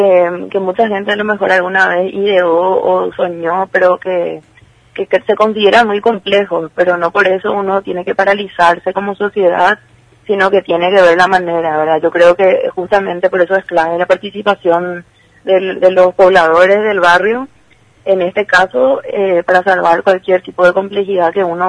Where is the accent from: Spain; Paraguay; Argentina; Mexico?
Paraguay; Asunción; como paraguayo, como asunceno, nos damos cuenta, ¿verdad?